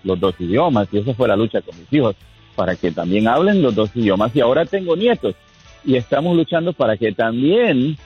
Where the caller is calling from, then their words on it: North Carolina, United States; Buenos días desde Carolina del Norte.